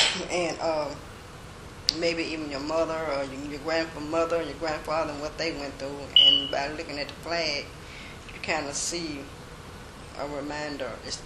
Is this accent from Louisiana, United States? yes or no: yes; Louisiana, United States; growing up in Louisiana, I don't remember encountering as much as when I came to Mississippi.